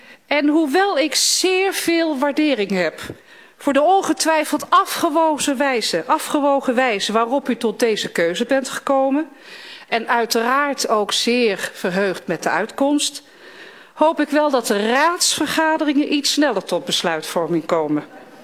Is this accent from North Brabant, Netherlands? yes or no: yes; Tilburg, North Brabant, Netherlands; dat ik de derde Brabander ben. Na de heer Weet, wij zijn allebei uit Tilburg.